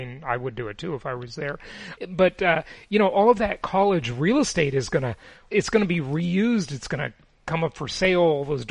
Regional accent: California, United States; now in Florida, United States; Now, note that I'm from California almost all of my life, the socialist republic with super high taxes, worse than New York, by the way.

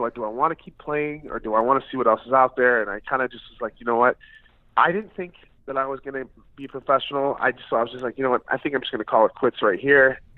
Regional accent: Shelby Township, Michigan, United States; I grew up in Michigan. I'm from a small town in Michigan called Shelby Township.

